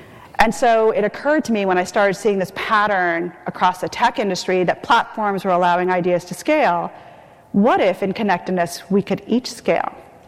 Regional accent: India; As a girl, as an Indian Islamic girl, my job, my value, was to marry well.

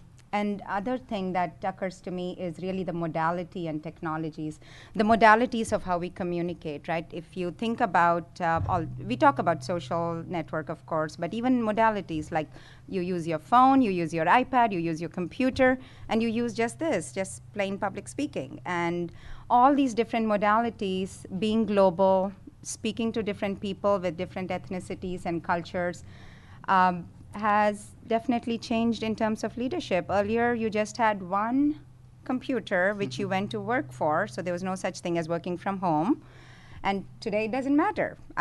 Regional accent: India; now in United States; I'm originally from India

